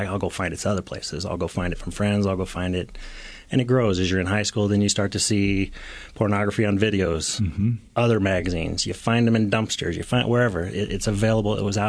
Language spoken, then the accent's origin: English; Omaha, Nebraska, United States; We were both born and raised in Omaha, Nebraska, went to separate high schools, and both were raised in the Lutheran Church.